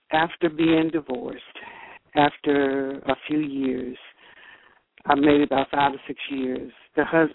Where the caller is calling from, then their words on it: Fayetteville, North Carolina, United States; Fayetteville, North Carolina.